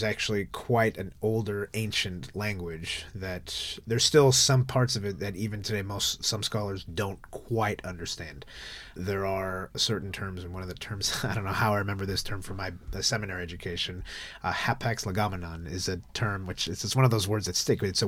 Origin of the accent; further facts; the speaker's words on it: United States; Now, my education upbringing is I grew up in the States.